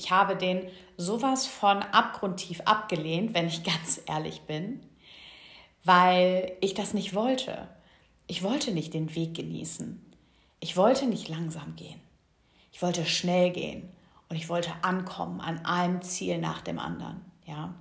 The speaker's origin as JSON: {"language": "German", "town": "Cologne", "region": "North Rhine-Westphalia", "country": "Germany", "said": "als hier in meiner Heimat, wo ich gerade lebe, in Köln."}